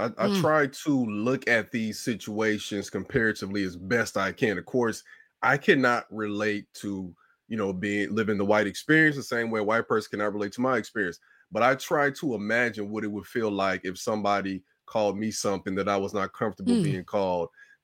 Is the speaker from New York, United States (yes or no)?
no; Chicago, Illinois, United States; Actually, I'm a very big Cubs fan. I'm from the South Side, but I love the Cubs. I grew up during the Sammy Sosa era.